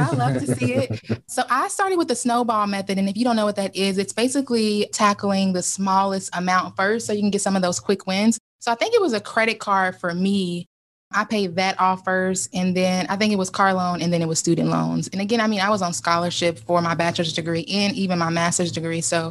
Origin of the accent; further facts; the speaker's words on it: Kentucky, United States; now in Ohio, United States; I'm originally from Kentucky. I currently live in Ohio.